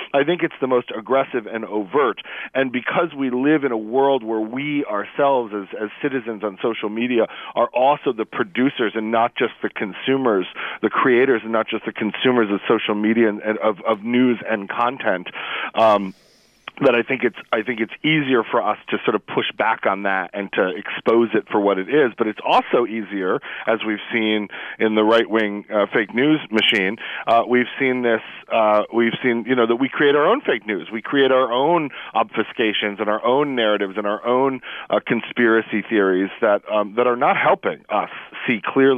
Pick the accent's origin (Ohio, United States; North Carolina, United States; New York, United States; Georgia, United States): New York, United States; You know, I grew up in New York.